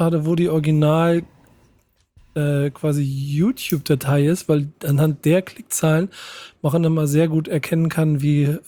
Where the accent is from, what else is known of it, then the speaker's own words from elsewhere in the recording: Hamburg, Germany; Und da muss man als Hamburger einfach immer sagen